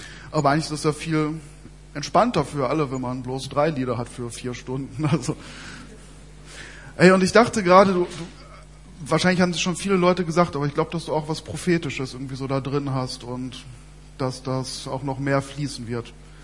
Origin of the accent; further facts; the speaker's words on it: Remscheid, North Rhine-Westphalia, Germany; wir kommen aus Remscheid und kein Mensch kennt Remscheid.